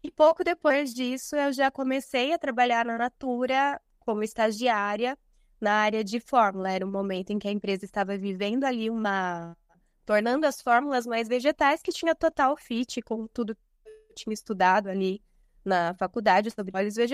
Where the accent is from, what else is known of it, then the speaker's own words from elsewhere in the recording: Tatuí, São Paulo, Brazil; Sou de uma cidade do interior de São Paulo, chamada Tatuí.